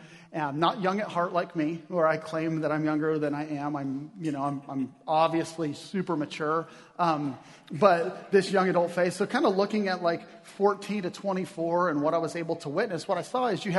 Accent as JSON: {"language": "English", "region": "Kansas", "country": "United States", "tie": "born or raised there", "said": "And he's also from Wichita, Kansas, which happens to be my home state. He grew up 210 miles from me."}